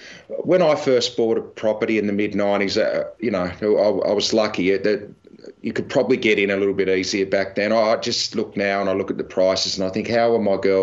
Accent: Tasmania, Australia; now in Melbourne, Australia; I grew up in Tassie, you know, where I lived, there were no private schools. It was just, you just went to the local high school and it wasn't even a question. When I moved to Melbourne

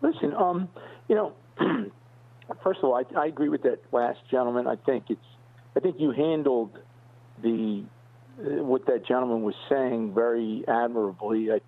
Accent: New Jersey, United States; You know, I'm from Jersey.

